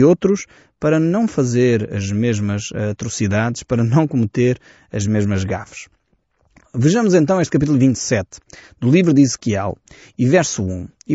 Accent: Portugal; Nós, como portugueses, temos algo em semelhante com este povo, com esta cidade.

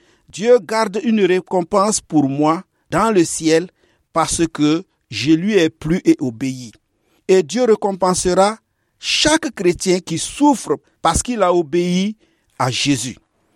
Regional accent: Burkina Faso; je suis du Burkina Faso.

